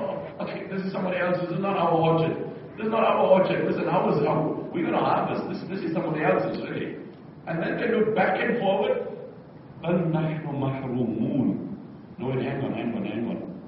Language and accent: English; South Africa; You know, I come from South Africa, and unfortunately, crime in our country is very rife.